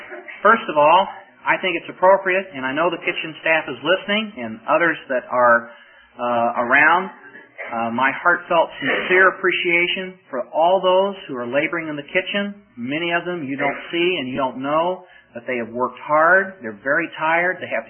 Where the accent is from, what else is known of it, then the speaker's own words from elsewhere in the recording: Oklahoma, United States; I'm from Oklahoma, and every now and then I tend to be a Sooner.